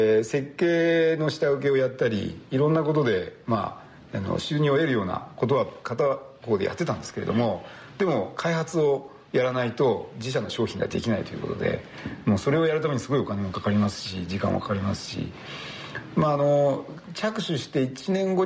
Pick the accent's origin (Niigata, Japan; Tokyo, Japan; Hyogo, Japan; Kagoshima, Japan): Niigata, Japan; 2001年かな、新潟の方に、やっぱり地元が新潟ですので、やっぱりホームに戻ってきたいということで2001年に戻ってきまして